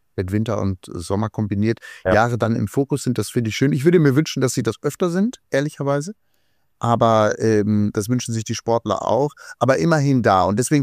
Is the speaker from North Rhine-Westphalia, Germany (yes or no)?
yes; Hagen, North Rhine-Westphalia, Germany; Das ist in meiner Heimatstadt in Hagen schon in den 80ern und 90er Jahren gemacht worden.